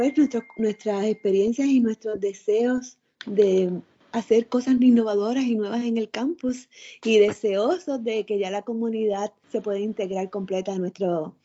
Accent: Mayagüez, Puerto Rico; Yo pues soy de Mayagüez y recuerdo ver la estatua desde la calle en las noches iluminadas

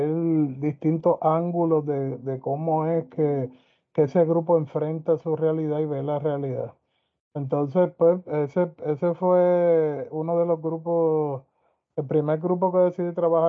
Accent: Puerto Rico; Y estoy trabajándolo con un grupo étnico que somos los puertorriqueños.

